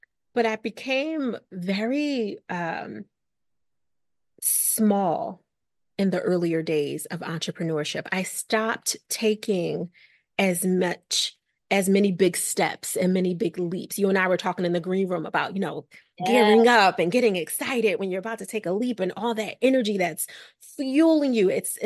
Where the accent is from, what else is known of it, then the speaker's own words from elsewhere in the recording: Philadelphia, Pennsylvania, United States; I'm from Philadelphia. Excuse you.